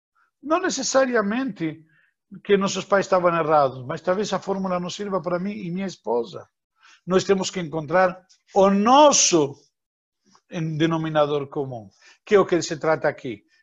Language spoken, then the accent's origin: Portuguese; Argentina; Portuguese is a second language; now in Brazil; Eu sou da Argentina e vim morar no Brasil.